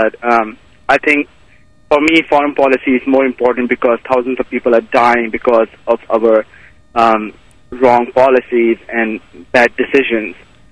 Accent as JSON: {"language": "English", "country": "Pakistan", "lives_now": "United States", "said": "I recently became a U.S. citizen. Originally, I'm from Pakistan."}